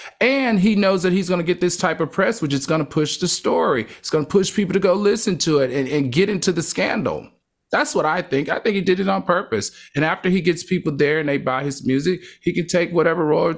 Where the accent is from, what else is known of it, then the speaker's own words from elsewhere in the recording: New York City, New York, United States; Well, you know, I'm from New York City. This is nothing new.